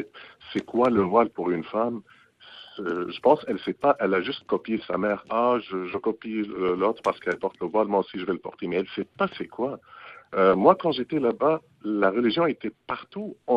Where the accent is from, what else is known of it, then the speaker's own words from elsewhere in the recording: Tunisia; moved away; moi, je suis un musulman. Je viens de la Tunisie.